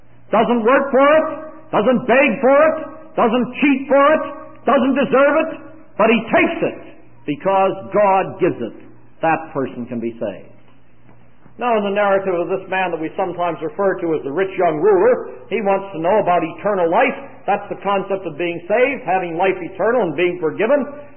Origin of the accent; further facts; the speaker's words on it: Pennsylvania, United States; I'm from Pennsylvania, and if you went barefooted very much, you got stuck in the cold.